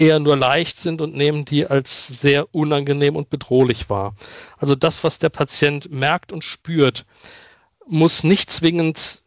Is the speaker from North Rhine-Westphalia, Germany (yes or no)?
yes; North Rhine-Westphalia, Germany; ich komme ursprünglich aus der nordrhein-westfälischen Region, da bin ich geboren, habe dann aber mein Studium überwiegend hier im Rhein-Neckar-Raum gemacht